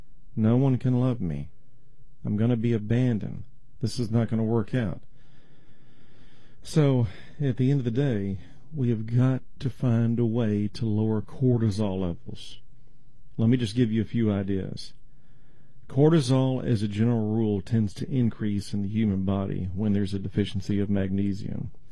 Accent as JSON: {"language": "English", "town": "Roy", "region": "Utah", "country": "United States", "tie": "born or raised there", "said": "When I was a boy growing up in Roy City, my mother's relatives, Aunt Lola and Aunt Bernie, they had a large pomegranate tree in their yard"}